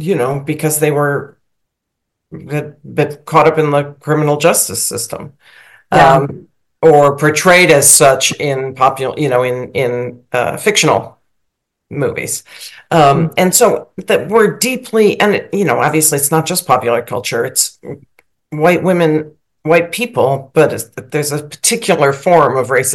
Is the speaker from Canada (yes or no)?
no; United States; as a white woman growing up in America, now I'm 61